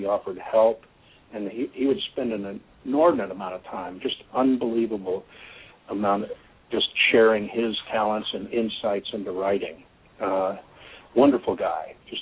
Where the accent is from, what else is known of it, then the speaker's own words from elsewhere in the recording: St. Louis, Missouri, United States; also born or lived in California; I was born in Northern California, but grew up in St. Louis.